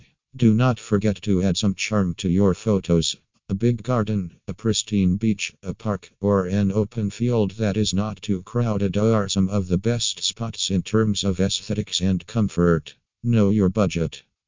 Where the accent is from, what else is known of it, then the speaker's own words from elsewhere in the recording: Singapore; from Singapore.